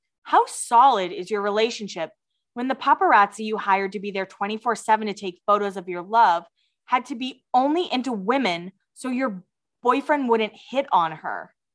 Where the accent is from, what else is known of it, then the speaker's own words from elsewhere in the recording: Massachusetts, United States; Listen, I'm from Massachusetts and I love Dunkin' Donuts